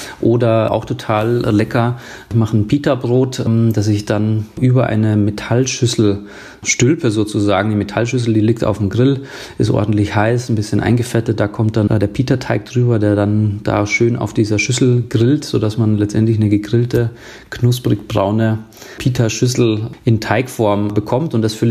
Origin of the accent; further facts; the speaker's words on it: Bavaria, Germany; bei uns in Bayern sagt man Kartoffelkäse.